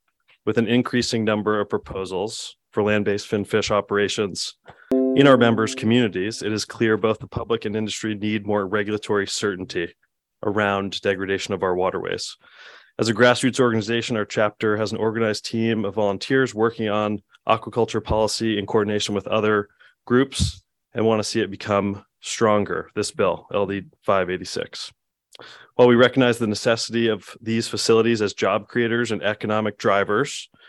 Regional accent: Portland, Maine, United States; from Portland

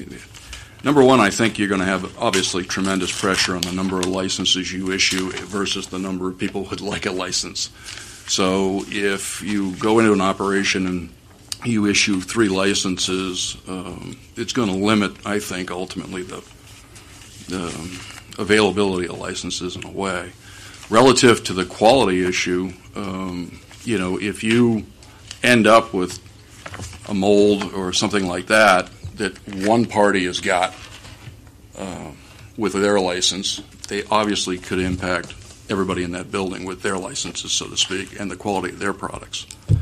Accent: Yarmouth, Maine, United States; I'm from Yarmouth, Maine. A retired businessman

